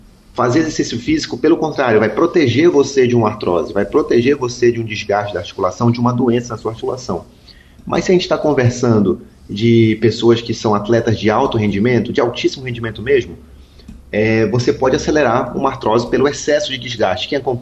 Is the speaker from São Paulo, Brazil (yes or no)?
no; Santarém, Pará, Brazil; sou aqui de Santarém, no Pará